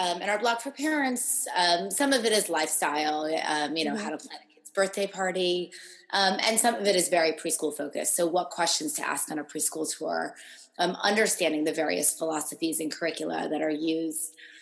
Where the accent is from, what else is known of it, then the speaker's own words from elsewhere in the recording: New York, United States; I'm from New York, but I went to school in Boston.